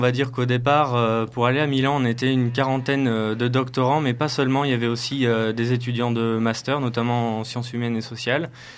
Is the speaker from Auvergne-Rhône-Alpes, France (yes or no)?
yes; Auvergne-Rhône-Alpes, France; après avoir fait un bac S à Cournon d'Auvergne, donc je suis un pur Auvergnat, j'ai fait ma licence à Clermont-Ferrand